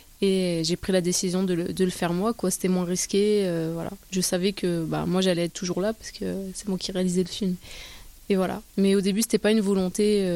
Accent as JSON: {"language": "French", "town": "Marseille", "region": "Provence-Alpes-Côte d'Azur", "country": "France", "also_born_or_lived": "Manosque", "said": "Alors, donc moi je suis née à Manosque, originaire de Marseille"}